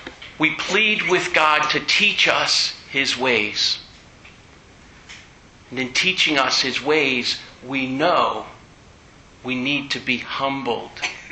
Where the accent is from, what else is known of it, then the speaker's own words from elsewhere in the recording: United States; Something of which I'm proud because I'm an American.